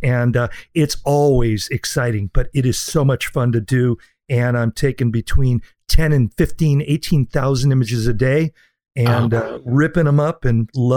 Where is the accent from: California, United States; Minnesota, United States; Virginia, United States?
California, United States; Sacramento; from Sacramento, California.